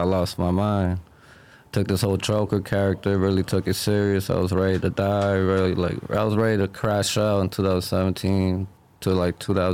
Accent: Miami, Florida, United States; He's from the same area I'm from in Miami. We're from Kendall.

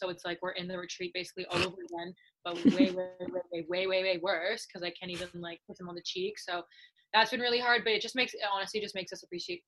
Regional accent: Canada; So I got, because I'm Canadian and the conversion rate

